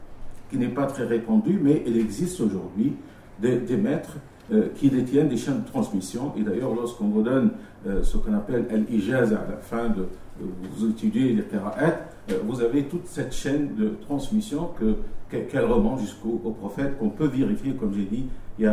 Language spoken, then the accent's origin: French; Tunisia; dans mon pays d'origine, en Tunisie